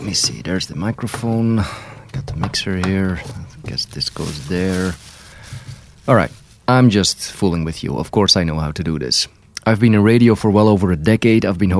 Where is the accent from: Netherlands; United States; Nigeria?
Netherlands; first language Dutch; English is a second language; Now, this was all in Dutch, my native language, as you can tell from my heavy accent.